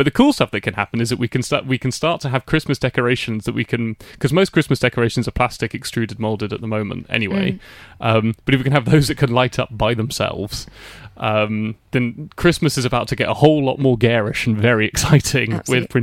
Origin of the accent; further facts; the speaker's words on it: England, United Kingdom; It was a ridiculous time to be Turkish growing up in England